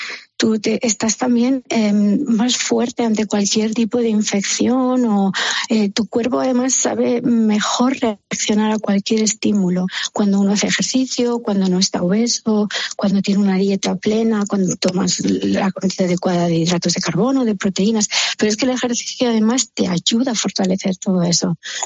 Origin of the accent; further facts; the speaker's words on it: Villena, Valencian Community, Spain; Bueno, soy de un pueblecito que si no lo digo me matan, soy de Villena.